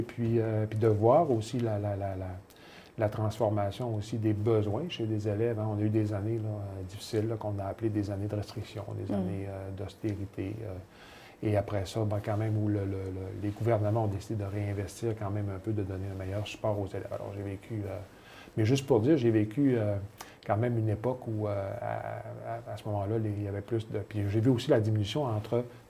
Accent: Arvida, Quebec, Canada; moved away; je suis originaire du Saguenay. Là, alors, un gars d'Arvida. Alors, on dit que les gens d'Arvida, on a une appartenance assez importante. On ne dit pas Jonquière, on ne dit pas Saguenay. On dit Arvida, comme j'ai quitté depuis quand même longtemps.

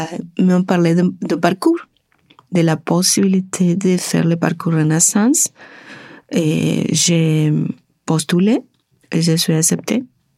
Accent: Argentina; French is a second language; moved away as an adult; now in Canada; je viens de l'Argentine. J'ai arrivé au Canada l'année 2000 dans un échange étudiantil.

